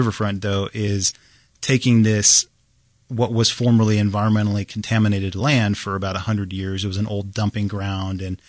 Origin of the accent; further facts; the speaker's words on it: Phoenix, Arizona, United States; Phoenix, Arizona, and went to Arizona State University.